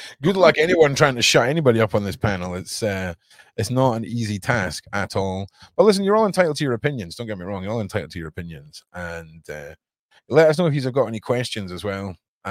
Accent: Scotland, United Kingdom; born there; I was born in Scotland, but my genetics are Polish, Irish, and Italian, I think.

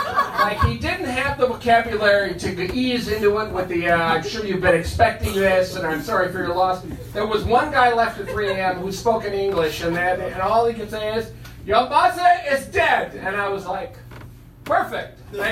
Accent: Wisconsin, United States; moved away as an adult; And I'm from Wisconsin, so that just pissed me off. Got a little Wisconsin Viking helmets, and I'm like, fuck you.

